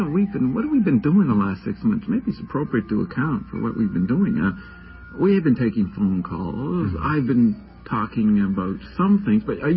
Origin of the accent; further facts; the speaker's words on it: Nova Scotia, Canada; now in Toronto, Canada; Now, I've admitted that I came from Nova Scotia in this reincarnation, all right?